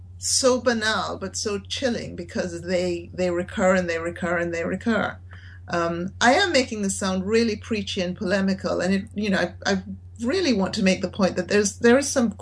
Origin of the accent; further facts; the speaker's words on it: Jamaica; I grew up in Jamaica, in the 60s and 70s, and I grew up mostly in a very remote part of the country.